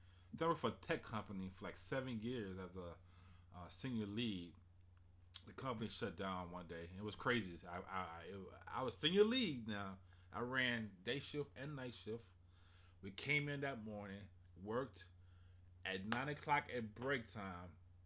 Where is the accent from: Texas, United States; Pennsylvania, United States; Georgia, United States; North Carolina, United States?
Texas, United States; Houston; I'm also from Houston, Fifth Ward, the Nickel.